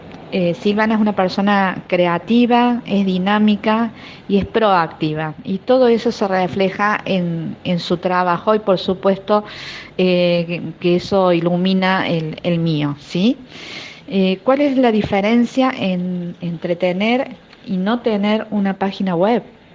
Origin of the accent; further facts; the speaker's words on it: Córdoba, Argentina; soy de Córdoba Capital, Argentina